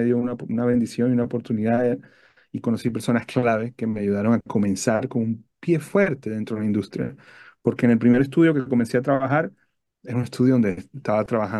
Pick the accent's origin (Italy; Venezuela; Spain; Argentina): Venezuela; moved away as an adult; now in United States; Soy venezolano, criado en Venezuela, pero me vine a estudiar aquí en Estados Unidos producción musical